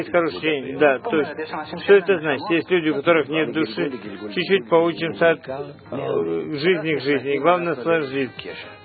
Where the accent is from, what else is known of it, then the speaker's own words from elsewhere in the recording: Rishon LeZion, Central District, Israel; я из Ришон ЛеЦиона